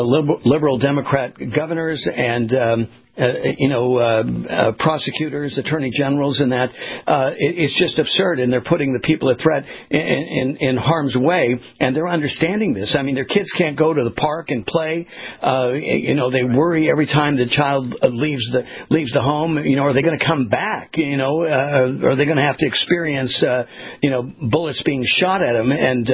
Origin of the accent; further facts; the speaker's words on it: California, United States; It's not the city I grew up with. You know, I grew up in California.